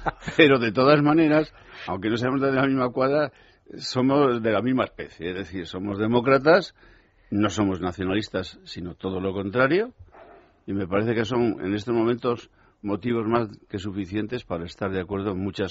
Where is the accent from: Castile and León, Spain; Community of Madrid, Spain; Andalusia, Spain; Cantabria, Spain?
Cantabria, Spain; Santander; born there; Nosotros ni siquiera los que venimos de allí, pero hemos nacido, por ejemplo, como yo, en Santander, no tenemos nada que ver con el nacionalismo.